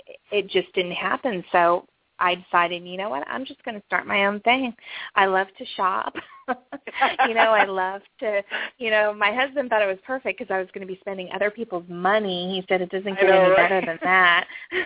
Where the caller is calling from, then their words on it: Chesapeake, Virginia, United States; And I'm calling from Chesapeake, Virginia, the Hampton Roads area.